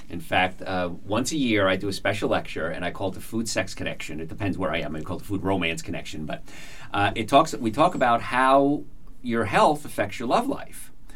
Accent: Carlstadt, New Jersey, United States; growing up in Calstead, New Jersey, which is the home of the Yoo-Hoo factory. That's our claim to fame. So I grew up in New Jersey, in a typical small town.

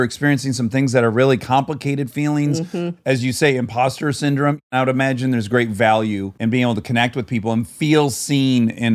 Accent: Detroit, Michigan, United States; Well, we're from the same latitude. So I'm from Detroit.

